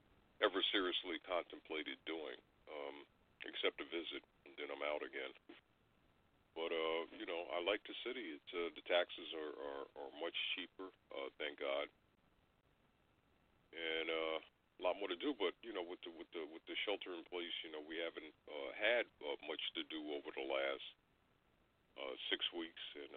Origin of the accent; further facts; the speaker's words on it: New York, United States; I grew up on Long Island, and when I was growing up on Long Island, it was all ducks and strawberry farms out there, pumpkin patches and that sort of thing.